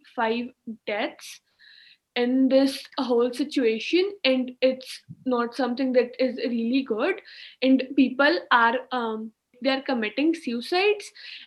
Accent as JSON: {"language": "English", "region": "Chandigarh", "country": "India", "said": "I'm from Chandigarh, India."}